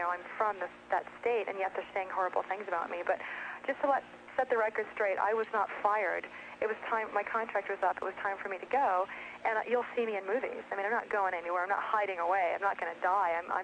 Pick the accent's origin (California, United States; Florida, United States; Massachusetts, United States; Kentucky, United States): Massachusetts, United States; I am from Massachusetts, and you'd think they'd be very supportive and happy